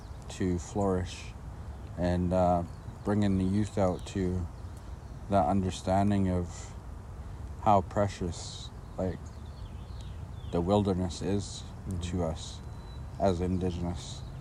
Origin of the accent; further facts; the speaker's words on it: Sayoak First Nation, British Columbia, Canada; from the Saanich Nation. … I reside out of Sayoak First Nation, born and raised there.